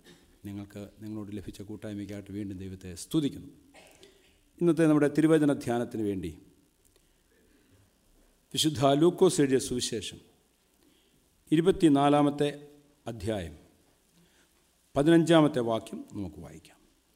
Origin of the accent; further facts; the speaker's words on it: Keekozhoor, Kerala, India; ഞാൻ കീക്കുഴൂർ സ്വദേശിയാണ്